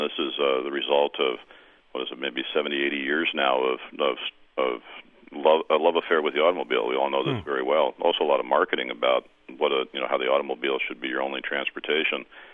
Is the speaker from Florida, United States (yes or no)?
yes; Fort Myers, Florida, United States; In my hometown in Fort Myers, we have a glorious bike pass system